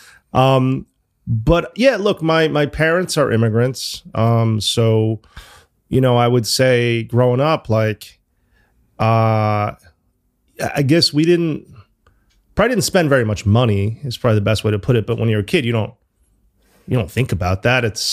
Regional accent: New Haven, Connecticut, United States; moved away as an adult; also born or lived in Chicago / New York; now in London, United Kingdom; So my story is I grew up in New Haven. I went to university in Chicago. I went to a college called Northwestern. And then my first job out of college, I worked on Wall Street in New York

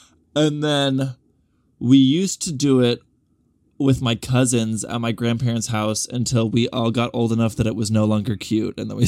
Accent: Arizona, United States; And I grew up in Arizona, like a very red state.

